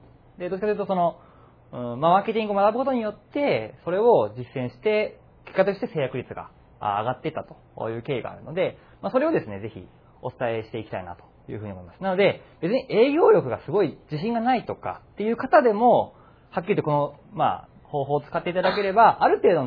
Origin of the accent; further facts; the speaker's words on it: Nara, Japan; 僕はですね、奈良県出身です。